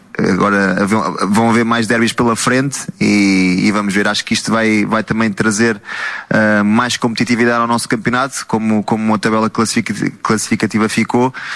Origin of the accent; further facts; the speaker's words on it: Portugal; Eu acho que nós enquanto portugueses também temos que ficar orgulhosos